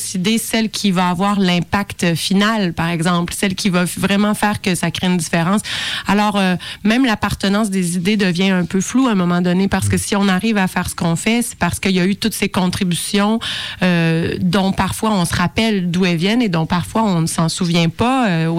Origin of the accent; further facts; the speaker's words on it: Quebec City, Quebec, Canada; Moi, je suis de Québec.